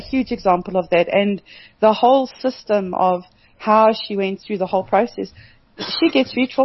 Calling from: Kimberley, Northern Cape, South Africa; I'm in Kimberley.

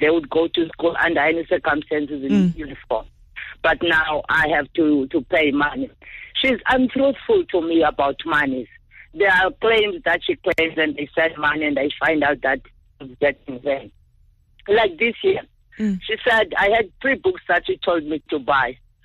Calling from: Western Cape, South Africa; from Southern Cape.

